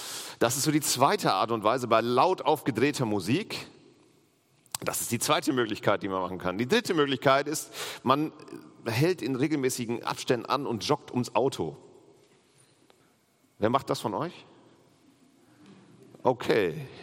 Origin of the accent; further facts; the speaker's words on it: Langeoog, Lower Saxony, Germany; auf Langeoog, ostfriesische Insel, meine Heimat.